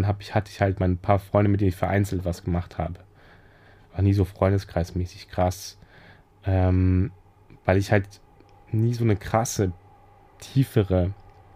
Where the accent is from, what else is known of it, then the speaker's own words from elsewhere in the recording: Hesse, Germany; now in Berlin, Germany; Und deswegen bin ich da nach Berlin, was ja ziemlich weit entfernt ist von meiner Heimatstadt in Hessen. So ungefähr 5 Stunden entfernt ist es schon.